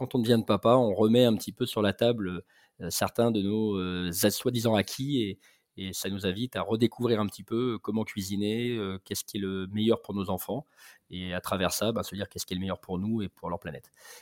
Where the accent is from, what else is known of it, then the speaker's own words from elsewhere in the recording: Lyon, Auvergne-Rhône-Alpes, France; J'ai grandi à Lyon, qui est une ville où on mange bien.